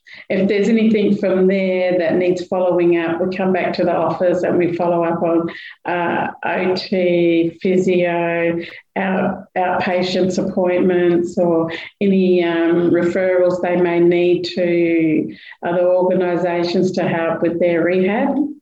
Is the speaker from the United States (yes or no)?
no; Norseman, Western Australia, Australia; I'm a Ngadju Yamaji woman, and I come from Norseman.